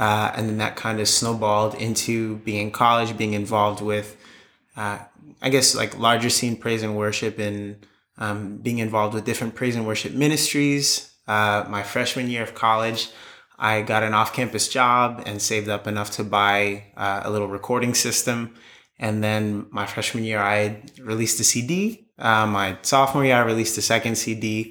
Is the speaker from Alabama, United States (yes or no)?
no; Takoma Park, Maryland, United States; I'm 23 years old. I'm originally from Tacoma Park, Maryland.